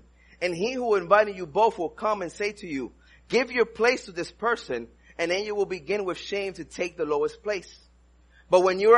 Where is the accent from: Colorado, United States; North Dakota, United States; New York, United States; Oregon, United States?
New York, United States; New York City; also born or lived in Dominican Republic; I'm from the Dominican Republic, grew up in New York City